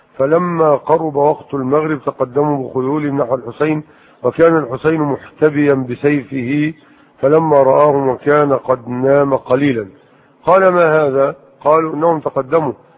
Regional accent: Minyat al-Nasr, Dakahlia, Egypt; قريتي 100 حديد مركز منية النصر.

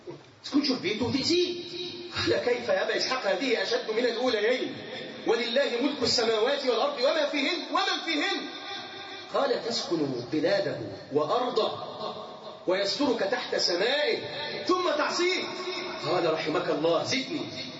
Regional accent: Egypt; في بلدنا مصر

